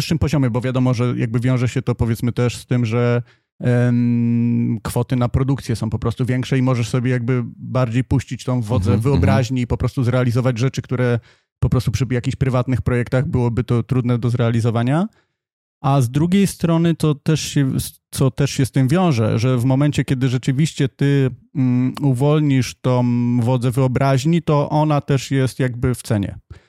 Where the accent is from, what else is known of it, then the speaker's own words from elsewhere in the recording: Kielce, Świętokrzyskie Voivodeship, Poland; now in Warsaw, Poland; ja jestem z Kielc.